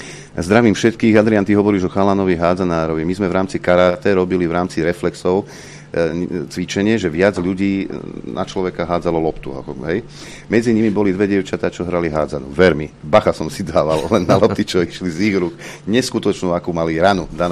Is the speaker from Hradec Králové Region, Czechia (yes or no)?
no; Vrbno pod Pradedem, Moravian-Silesian Region, Czechia; Pochádzam z malého mestečka na Severnej Morave, Vrbno pod Pradedem